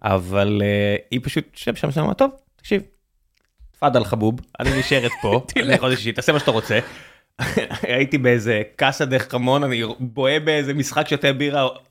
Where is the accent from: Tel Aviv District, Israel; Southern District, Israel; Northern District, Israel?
Tel Aviv District, Israel; Tel Aviv; אני רק מתל אביב.